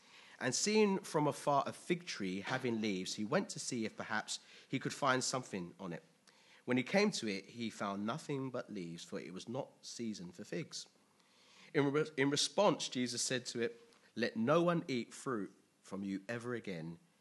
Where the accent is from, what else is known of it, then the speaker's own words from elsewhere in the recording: England, United Kingdom; It's American, it was dollars, but we're English, right?